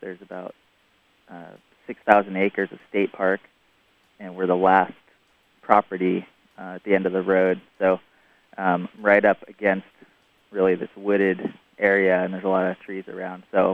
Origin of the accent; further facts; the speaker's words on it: Seattle, Washington, United States; Well, I grew up in Seattle, but my travels took me to Hawaii, Mexico, Costa Rica.